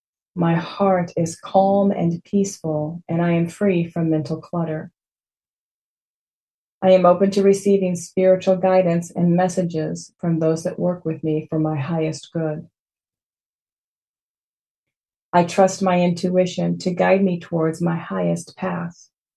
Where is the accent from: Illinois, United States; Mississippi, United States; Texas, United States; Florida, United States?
Texas, United States; I was born to a farmer and his wife. I'm from Texas.